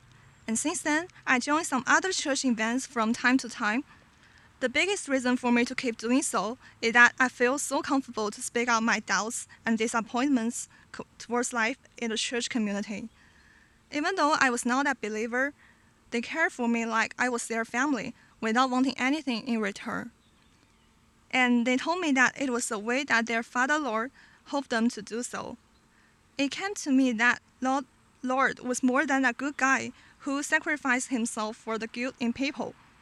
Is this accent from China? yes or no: yes; China; English is a second language; now in Boston, United States; I'm from China. I'm a graduate student at Northeastern University. I live in Boston. So I was born in a non-Christian family in China.